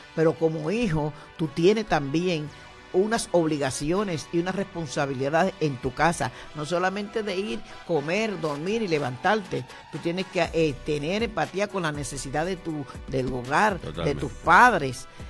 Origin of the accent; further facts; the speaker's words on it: Dominican Republic; now in United States; tú sabes que yo soy dominicana, no sé si tú lo sabías. En un momento dado, casi a los 30 años más o menos de vivir aquí